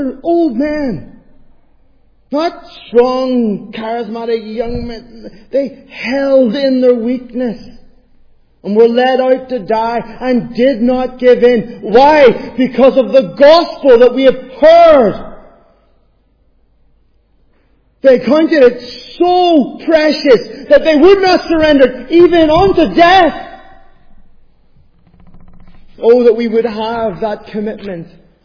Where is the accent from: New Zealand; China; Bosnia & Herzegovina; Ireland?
Ireland; I think it's because I'm Irish, and I tell funny stories.